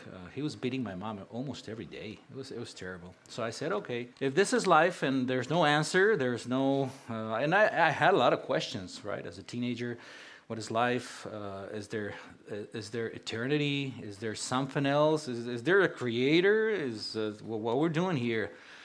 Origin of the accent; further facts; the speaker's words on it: Romania; born there; English is a second language; So yes, I was born in Romania. And the fun part of today is that I'm going to preach in my third language.